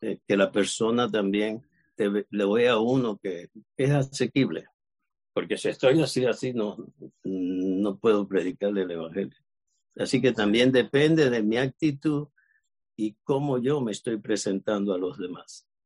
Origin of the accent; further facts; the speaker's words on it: Cuba; moved away; No es que yo le diga que yo me salí de Cuba y me metí en el agua